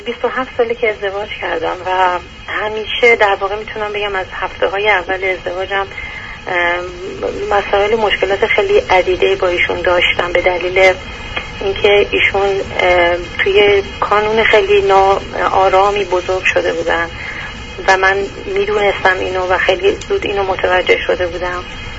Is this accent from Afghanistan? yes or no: no; Iran; moved away as an adult; also born or lived in Malaysia; now in Canada; ما از ایران اومدیم بیرون و من یه سالی تقریبا حدود 4 سال تو مالزی زندگی کردم